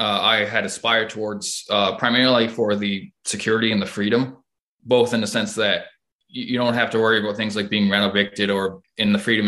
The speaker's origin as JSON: {"language": "English", "town": "Hamilton", "region": "Ontario", "country": "Canada", "said": "I'm from Hamilton, Ontario, and I'm 27."}